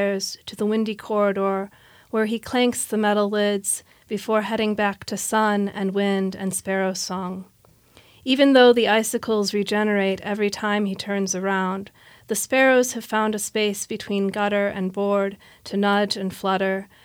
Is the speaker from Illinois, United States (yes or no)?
no; Detroit, Michigan, United States; Well, I think growing up in Detroit, it's that really informs who I am and who I am as a writer.